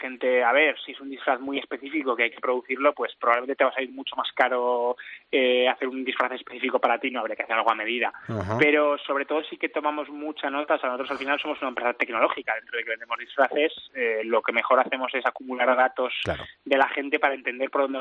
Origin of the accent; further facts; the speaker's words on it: Aragon, Spain; Es un apellido navarro, aunque yo soy aragonés